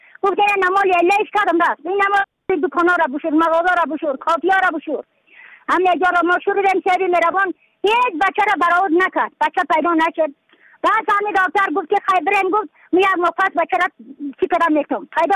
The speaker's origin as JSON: {"language": "Persian", "region": "Badakhshan", "country": "Afghanistan", "said": "از بدخشان هستم، مرکز بدخشان، ولسوالی اقل پایان، قیره وینگ"}